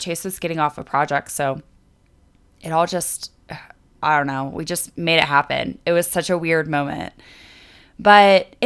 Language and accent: English; Atlanta, Georgia, United States; We grew up in Atlanta and have family and amazing group of friends there, but we're just nature people.